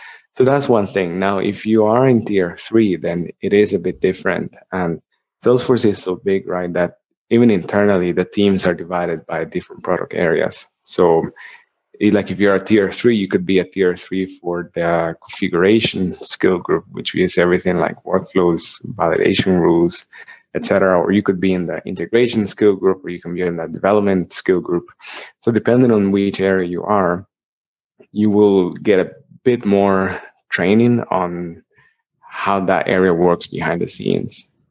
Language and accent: English; Costa Rica; now in Ireland; I'm from Costa Rica in Central America, but I'm actually in Ireland right now. I've been here for 6 years.